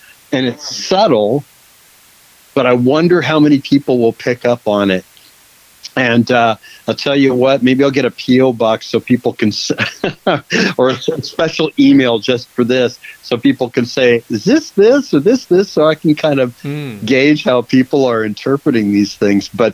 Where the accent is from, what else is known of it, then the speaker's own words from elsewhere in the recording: Seattle, Washington, United States; growing up in Seattle and the Western Washington I-5 corridor, we had our Seattle AM station that was KJR Seattle and Channel 95